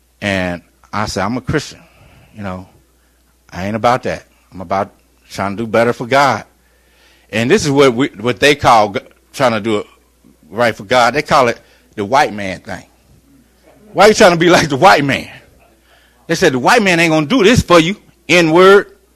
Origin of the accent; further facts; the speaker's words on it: Indianapolis, Indiana, United States; moved away as an adult; now in Augusta, United States; I end up deciding to leave almost overnight to come down here to Augusta. I'm from Indianapolis.